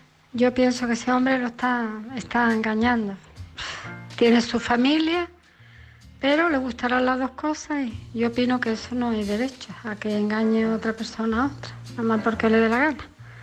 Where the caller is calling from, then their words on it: Mijas, Andalusia, Spain; de Mijas Costa, Málaga.